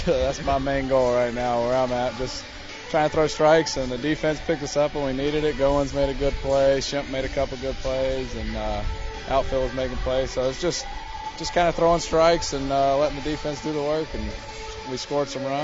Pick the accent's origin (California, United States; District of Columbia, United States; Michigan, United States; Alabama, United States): Alabama, United States; Prattville; Like, I grew up in Prattville. You grew up with the same guys since you're, you know, four.